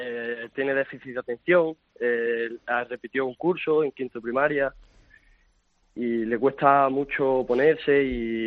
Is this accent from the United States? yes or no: no; Granada, Andalusia, Spain; now in Málaga, Spain; yo vivo en Málaga, pero mi familia es de Granada, somos de Granada.